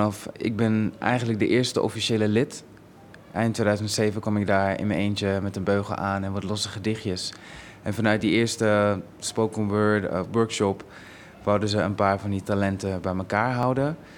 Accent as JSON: {"language": "Dutch", "country": "Sint Maarten", "tie": "born there", "said": "En natuurlijk mijn Caribische achtergrond, want ik ben geboren op Sint Maarten."}